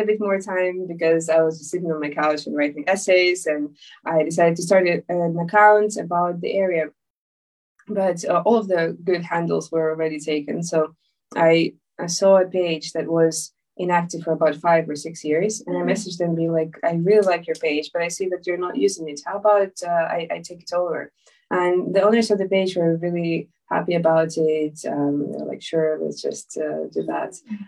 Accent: Ukraine; English is a second language; now in London, United Kingdom; 是乌克兰人。但是现在我住在伦敦。So basically … I'm from Ukraine, but I've been living in the UK for about 6 years now.

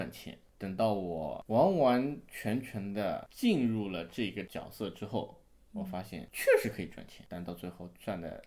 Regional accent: China; 我是一个来自中国五线小城市的一个建筑公司的小科员啊

